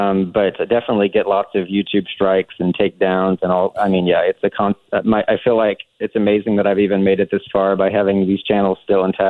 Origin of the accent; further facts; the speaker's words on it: Texas, United States; Like I'm a big … fan, so, and I'm a Texan